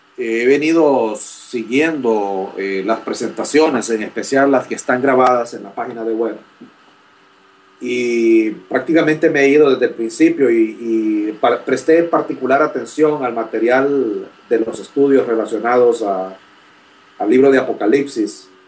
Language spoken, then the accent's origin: Spanish; Honduras; now in College Station, United States; Soy originario de Honduras, Centroamérica. Pero actualmente vivo y estoy estudiando en la ciudad de College Station, en Texas, donde estoy cursando estudios de posgrado.